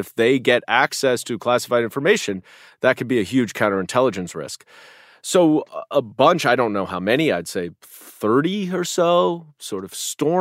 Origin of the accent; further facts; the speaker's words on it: New York, United States; No, it was actually not that good as a New Yorker.